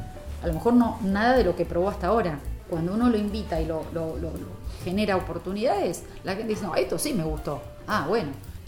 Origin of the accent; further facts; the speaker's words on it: Argentina; Soy argentina, sabes que nos gusta mucho el dulce de leche, ¿no?